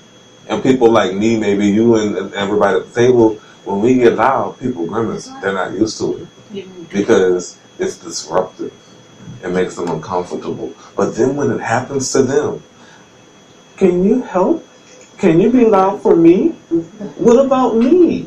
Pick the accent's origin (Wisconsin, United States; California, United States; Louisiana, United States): Louisiana, United States; New Orleans; now in Houston, United States; I'm from New Orleans. I'm a Katrina evacuate, and I went to those schools that you're talking about